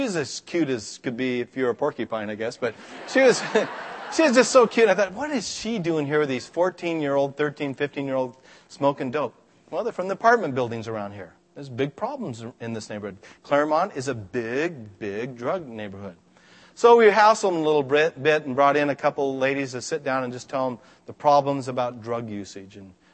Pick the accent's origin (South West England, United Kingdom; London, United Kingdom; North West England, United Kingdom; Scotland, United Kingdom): Scotland, United Kingdom; And I'm a Scotsman, so I like to pinch the penny.